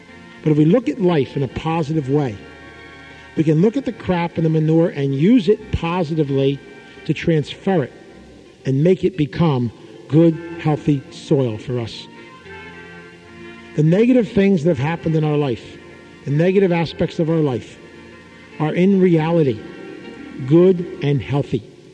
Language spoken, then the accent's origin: English; Camden, New Jersey, United States; When I was a kid growing up in South Camden, my father was a city farmer.